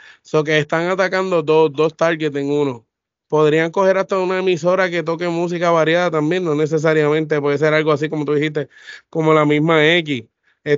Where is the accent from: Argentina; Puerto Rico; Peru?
Puerto Rico; los que somos puertorriqueños